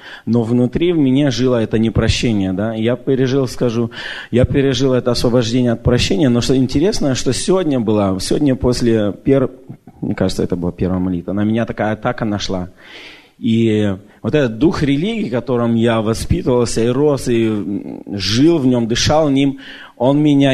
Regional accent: Canada; я приехал из Канады.

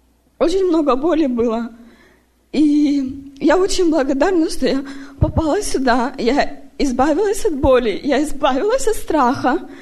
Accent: Federal Way, Washington, United States; я из Федерал Вэя.

